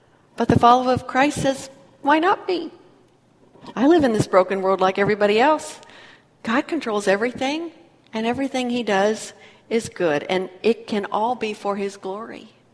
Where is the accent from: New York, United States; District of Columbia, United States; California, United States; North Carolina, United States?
California, United States; also born or lived in Texas; I will freely admit, I grew up in California and in Texas, where how a woman looks is important.